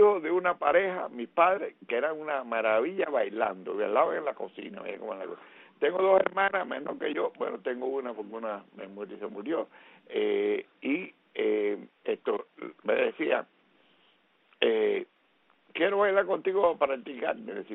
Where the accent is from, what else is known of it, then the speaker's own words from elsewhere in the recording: Cuba; yo soy cubano.